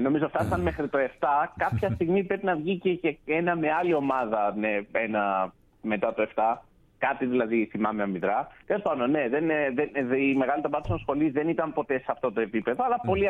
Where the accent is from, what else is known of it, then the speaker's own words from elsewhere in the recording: Lamia, Central Greece, Greece; Εγώ μεγάλωσα στη Λαμία